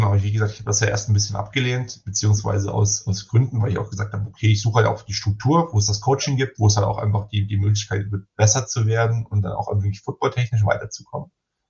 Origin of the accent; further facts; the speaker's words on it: Munich, Bavaria, Germany; weil so München jetzt schon so meine Heimatstadt ist